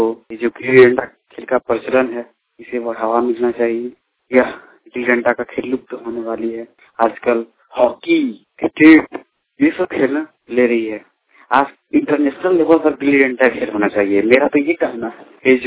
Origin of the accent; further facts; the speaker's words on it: Sirsa, Jharkhand, India; ग्राम Sirsa, post Sirsa, थाना मधुपुर, जिला देवघर का रहने वाला हूँ।